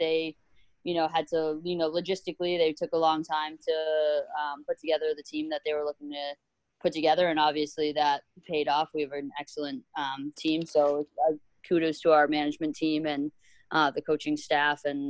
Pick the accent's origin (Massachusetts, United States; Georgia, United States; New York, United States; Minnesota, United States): Massachusetts, United States; Boston; I'm from Boston. I work in Boston.